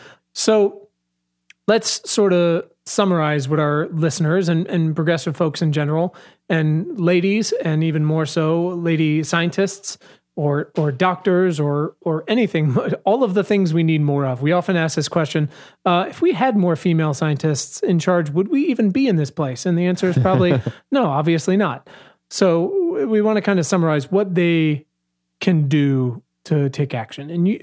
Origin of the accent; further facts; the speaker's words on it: Virginia, United States; I'm from Virginia. I still spend half the year there.